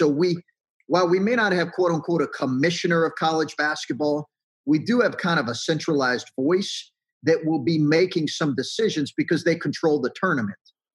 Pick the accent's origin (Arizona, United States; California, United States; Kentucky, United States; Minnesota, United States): Kentucky, United States; Lexington; also born or lived in North Carolina / Indiana; I grew up in Lexington, Kentucky. I grew up in blue blood college basketball country. Like that's a part of me. I've coached in North Carolina. I've coached in Indiana.